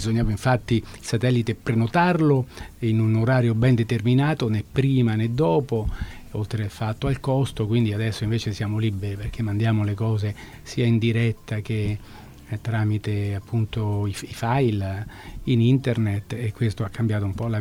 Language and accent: Italian; Rome, Lazio, Italy; also born or lived in Paris; Sì, sono romano e diciamo dopo, insomma, ho anche vissuto in Parigi, in altre parti d'Europa, e però sempre italiano